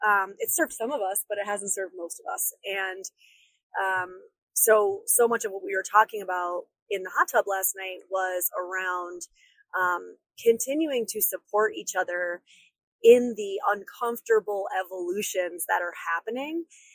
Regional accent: New York, United States; And thank God my New Yorker, my upstate New Yorker spidey senses kicked

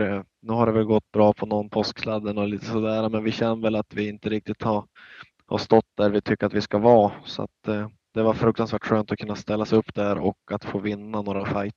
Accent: Norrland, Sweden; vi är båda från Norrland och båda kör stenhårt

